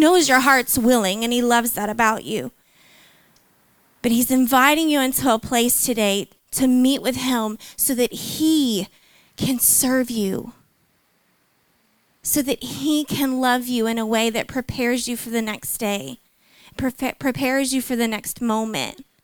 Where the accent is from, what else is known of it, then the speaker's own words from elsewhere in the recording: Texas, United States; I'm from Texas. It's very flat.